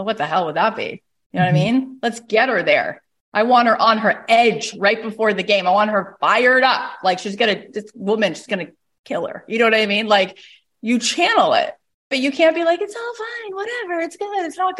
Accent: Canada; I'm also Canadian.

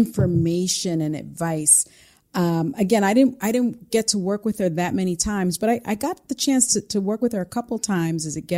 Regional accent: Bronx, New York, United States; See, I'm from the Bronx.

